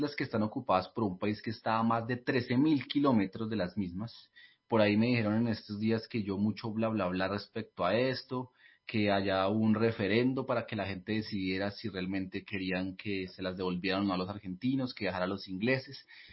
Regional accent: Bogotá, Colombia; Yo me crié en Ciudad Bolívar, no se me olvida, lo tengo presente.

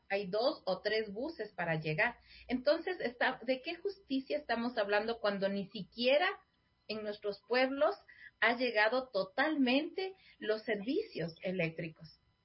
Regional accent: Ecuador; muchos en mi país, Ecuador

